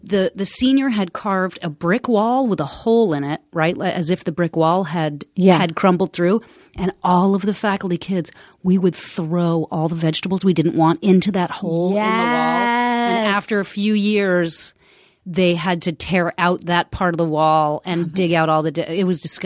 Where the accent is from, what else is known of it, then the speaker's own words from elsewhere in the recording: Concord, Massachusetts, United States; I grew up in Clay House.